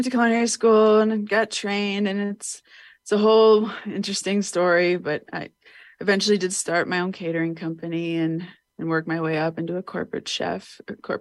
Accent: Ohio, United States; Well, I'm from Ohio, like we were talking about before the story, before the podcast. I'm from Ohio, and there's a big art community in Ohio.

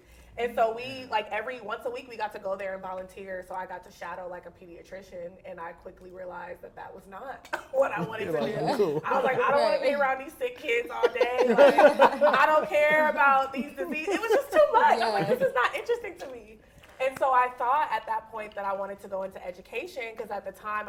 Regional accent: Dallas, Texas, United States; So I am originally from Dallas, Texas.

